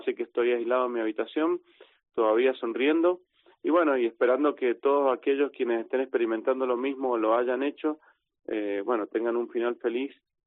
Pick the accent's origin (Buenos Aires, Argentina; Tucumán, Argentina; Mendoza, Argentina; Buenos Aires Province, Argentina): Mendoza, Argentina; now in Spain; mi ciudad natal, Mendoza, que está a unos 1.250 kilómetros de Salta